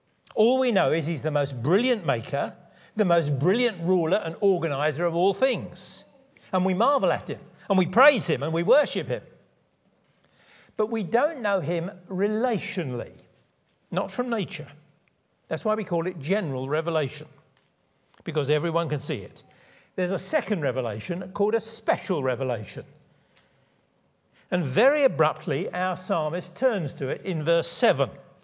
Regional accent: London, United Kingdom; I was brought up in London, a city with bricks and concrete and tar.

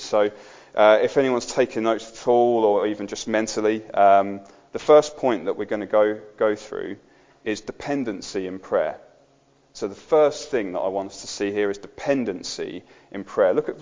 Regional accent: Birmingham, West Midlands, United Kingdom; No, I'm from Birmingham, so I can get away with saying it.

